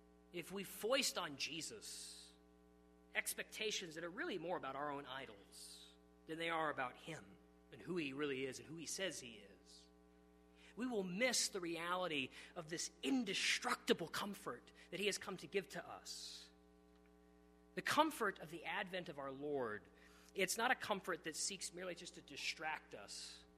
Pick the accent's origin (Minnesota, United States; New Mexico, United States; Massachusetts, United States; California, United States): New Mexico, United States; I grew up in New Mexico, and there's plenty of towns in the middle of that desert of a state.